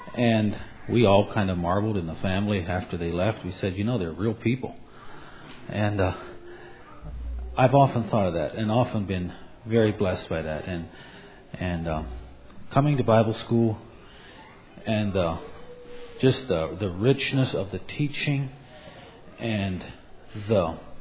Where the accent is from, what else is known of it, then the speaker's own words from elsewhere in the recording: New York, United States; from New York.